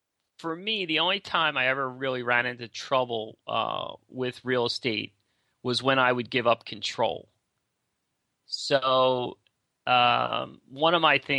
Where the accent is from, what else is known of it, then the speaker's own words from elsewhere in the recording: Philadelphia, Pennsylvania, United States; you know, I'm from Philly, right?